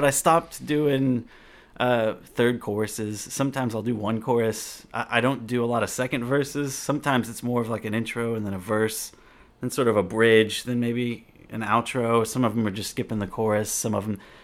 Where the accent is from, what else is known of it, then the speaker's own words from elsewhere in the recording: Austin, Texas, United States; Born and raised South Austin. Moved to North Austin when I was.